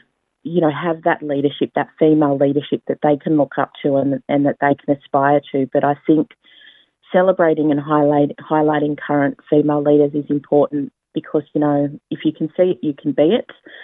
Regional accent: Taree, New South Wales, Australia; also born or lived in Sydney; So I'm a proud Biripi and Gadigal woman. Biripi on my mum's side and Gadigal my dad's side. Born in Sydney, but raised on my mother's country up on the mid-north coast of New South Wales, Taree.

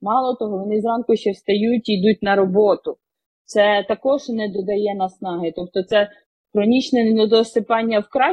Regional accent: Odesa, Odesa Oblast, Ukraine; Тобто я сама проживаю в Одесі, я з Одеси.

